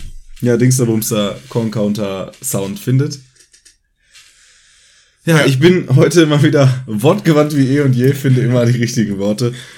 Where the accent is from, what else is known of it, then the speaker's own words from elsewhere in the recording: North Rhine-Westphalia, Germany; Und ich komme aus dem Ruhrgebiet und war noch nie da.